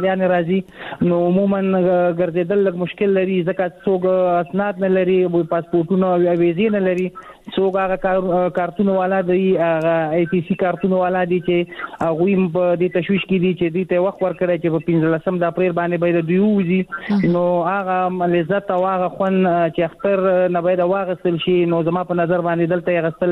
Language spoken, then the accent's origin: Pashto; Afghanistan; now in Pakistan; تاسو پوهیږئ مونږ په افغانستان، په پاکستان کې کډوال یو، مهاجر یو.